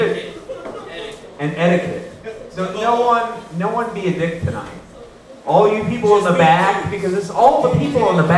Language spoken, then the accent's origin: English; Arizona, United States; I grew up in Arizona, and they don't fuck chickens down there.